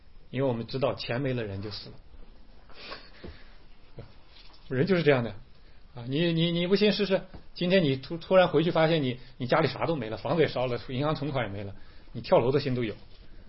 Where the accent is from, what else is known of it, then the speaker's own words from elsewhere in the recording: China; 你需要一个小目标才能生活的，我们中国人这个